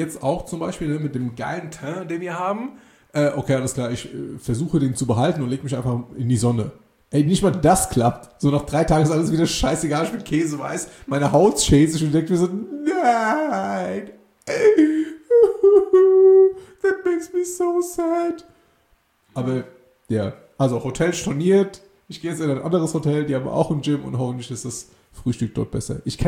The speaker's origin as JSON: {"language": "German", "country": "Greece", "said": "die haben dann herausgefunden, ich bin Grieche"}